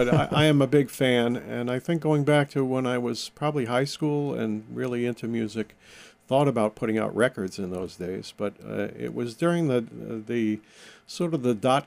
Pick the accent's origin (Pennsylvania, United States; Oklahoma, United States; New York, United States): New York, United States; now in Dartmouth, United States; I grew up on Long Island, right outside New York City.